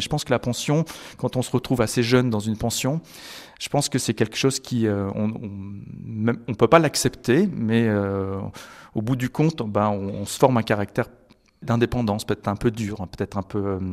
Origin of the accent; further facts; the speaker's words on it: Hauts-de-France, France; je suis un vrai ch'ti. Je suis né à peut-être 20 km des Corons, des Terris, vraiment le nord des mines.